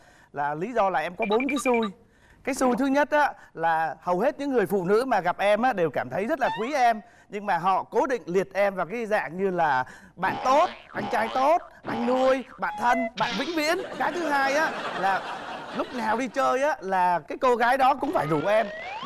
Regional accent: Lam Dong, Vietnam; now in Ho Chi Minh City, Vietnam; Em năm nay 30 tuổi. Em quê gốc ở Hải Dương, sinh ra và lớn lên ở Lâm Đồng và hiện đang làm việc tại Thành phố Hồ Chí Minh.

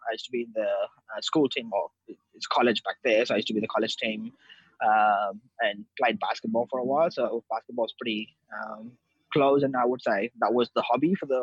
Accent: Mysore, Karnataka, India; English is a second language; moved away as an adult; now in Australia; I grew up in India, in a town called Mysore, which is like south of India. I lived there for 18 years before I moved to Australia.

